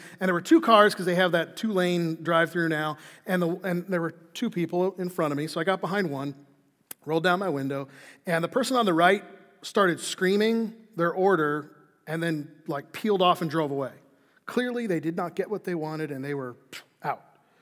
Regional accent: Chicago, Illinois, United States; I grew up in Chicago during the era of Dennis Rodman in the Chicago Bulls.

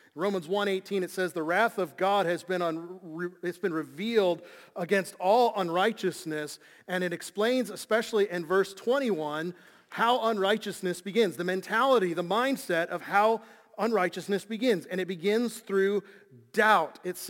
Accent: Scotland, United Kingdom; I'm Scottish. I like to brood over bad things.

